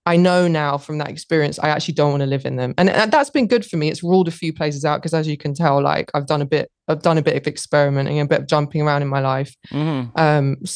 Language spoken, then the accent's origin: English; London, United Kingdom; I grew up in London.